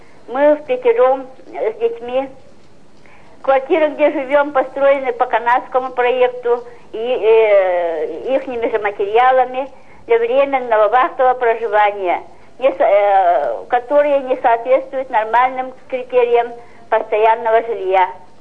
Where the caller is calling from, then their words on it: Yakutsk, Sakha Republic, Russia; Звоним мы из Якутии, с Якутска города.